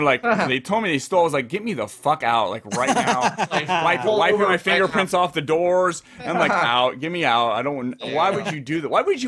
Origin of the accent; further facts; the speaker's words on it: San Jose, California, United States; also born or lived in Santa Clara / Fresno; I grew up in San Jose, Santa Clara, the way until I was like 21. And then I moved to Fresno